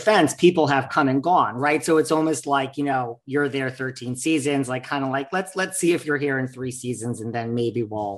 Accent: New York, United States; I'm a New Yorker tried and true.

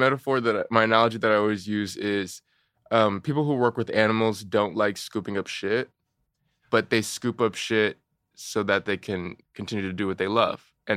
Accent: California, United States; I grew up in Orange County, California.

